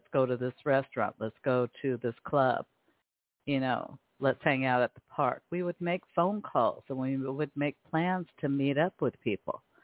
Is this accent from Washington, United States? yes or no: yes; Seattle, Washington, United States; now in Las Vegas, United States; I'm from Seattle, Washington, and I was missing my babies, my family, my loved ones. Life in Vegas has been challenging for me.